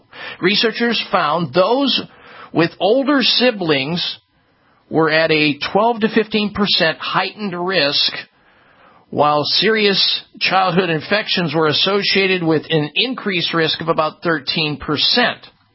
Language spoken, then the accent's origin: English; Midwest, United States; And somewhere along the line, as I was growing up in the Midwest and complaining about all this